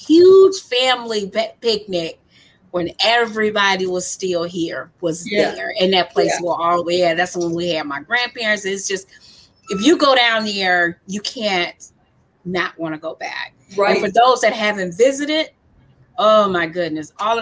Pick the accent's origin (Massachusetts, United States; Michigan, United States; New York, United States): Michigan, United States; Detroit; I'm from Southwest Detroit